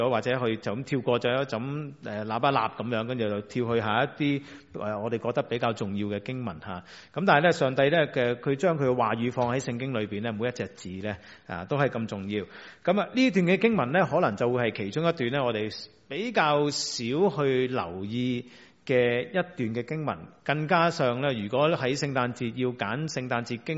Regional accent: Chaozhou, Guangdong, China; 好似我哋潮州人講話叽叽咕叽叽嚇

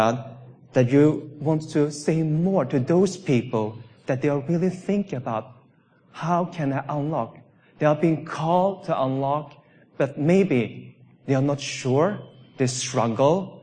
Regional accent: Sweden; English is a second language; Because most of the time when I explain where I come from, I would say Sweden.

